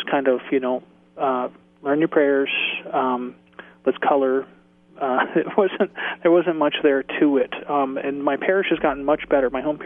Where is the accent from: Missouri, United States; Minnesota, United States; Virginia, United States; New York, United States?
Virginia, United States; Virginia Beach; I grew up in Virginia Beach. I went to college near Washington, D.C., and it was much more multicultural, much more multi-religious environment, you know.